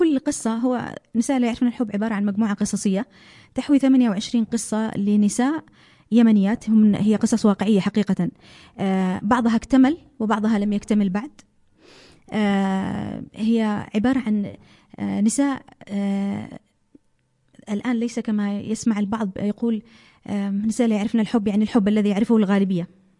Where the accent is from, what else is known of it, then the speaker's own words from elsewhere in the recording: Saudi Arabia; also born or lived in Aden, Yemen; طبعا أنا من مواليد عدن، من مواليد 1973. طبعا أنا عشت في السعودية عمر تقريبا من 4 سنوات، وحتى بعد الثانوية العامة يعني تقريبا 18 عاما.